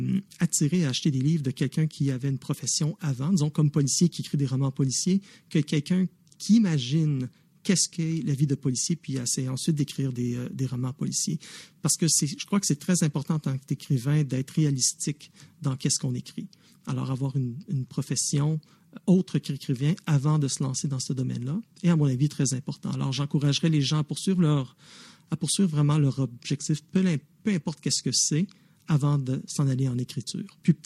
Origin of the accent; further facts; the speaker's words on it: Montreal, Quebec, Canada; born there; now in Ottawa, Canada; Je suis né à Montréal, mais j'habite maintenant à Ottawa.